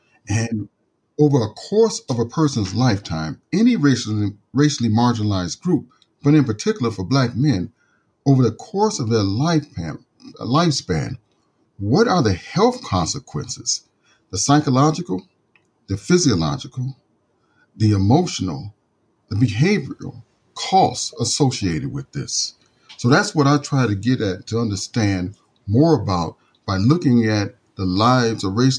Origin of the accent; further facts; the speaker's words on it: Chicago, Illinois, United States; Originally, I'm from the Chicagoland area. Did an undergraduate degree in psychology at Eastern Illinois University.